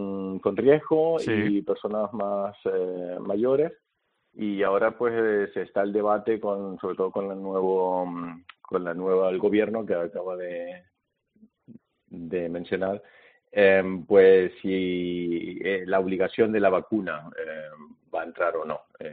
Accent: La Laguna, Canary Islands, Spain; Sí, nací allí en La Laguna, pero bueno, entre La Laguna y Santa Cruz, tú sabes que no mucha distancia, el colegio en Santa Cruz, viviendo en La Laguna.

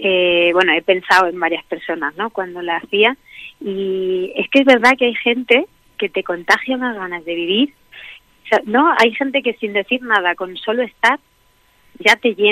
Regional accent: Albacete, Castilla-La Mancha, Spain; Pero bueno, de mi tierra, sí que de mis platos favoritos, allí son bastante copiosos

